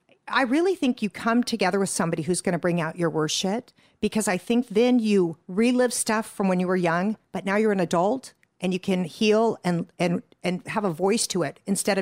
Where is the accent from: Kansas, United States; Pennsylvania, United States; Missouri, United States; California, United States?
Kansas, United States; moved away; But I moved here because I'm from Kansas, and I didn't fit in there.